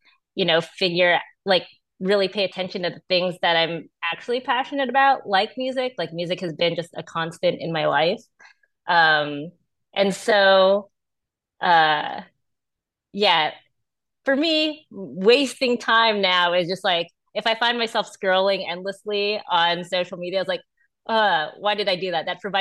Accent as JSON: {"language": "English", "region": "California", "country": "United States", "tie": "born or raised there", "said": "So I was part of like a big tech layoff in the Bay Area. That's where I'm from, and I grew up in the Bay Area."}